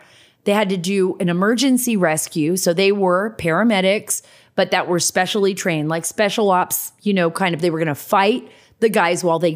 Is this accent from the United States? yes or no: no; Saudi Arabia; My life changed because I grew up in Saudi Arabia and I was familiar, you know, with the region